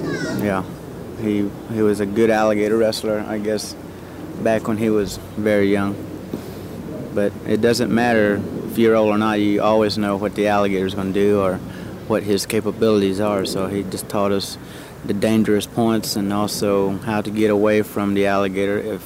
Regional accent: Brighton Reservation, Florida, United States; Well, when I was 12 years old, growing up in Brighton Reservation, we had a 4-H club made up of all the Indians.

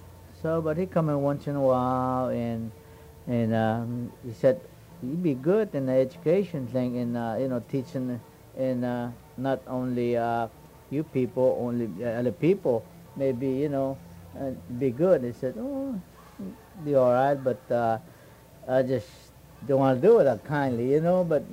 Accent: Everglades, Florida, United States; And I'm from Everglades, but it's a Miccosukee Tribe reservation now, but before it just open place and... So we were hunting and everything.

